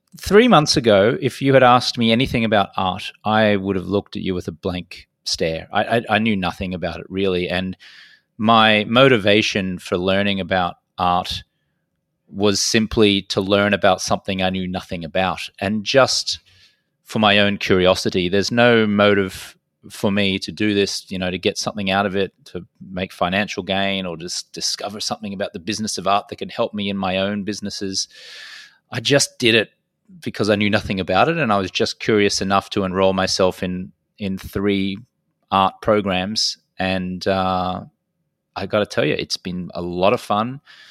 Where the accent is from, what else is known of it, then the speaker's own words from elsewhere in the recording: Brisbane, Queensland, Australia; I grew up in Brisbane on the east coast of Australia